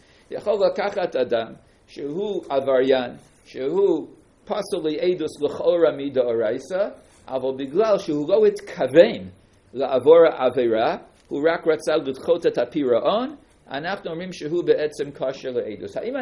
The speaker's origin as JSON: {"language": "Hebrew", "town": "Bronx", "region": "New York", "country": "United States", "tie": "born or raised there", "said": "כאשר אני גדלתי בברונקס"}